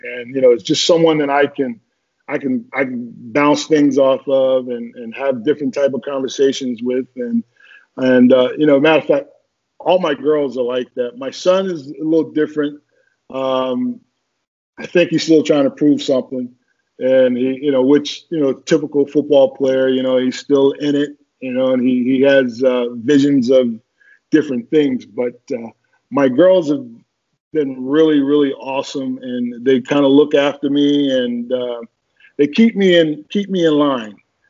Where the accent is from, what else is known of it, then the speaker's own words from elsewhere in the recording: Newark, New Jersey, United States; growing up in Newark, New Jersey, you know, you go and ask your mom for $25 a month to play for karate classes.